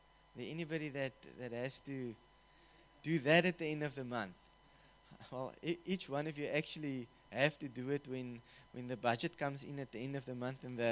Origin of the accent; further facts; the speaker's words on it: Somerset West, Western Cape, South Africa; and I'm from Shofar, Somerset West.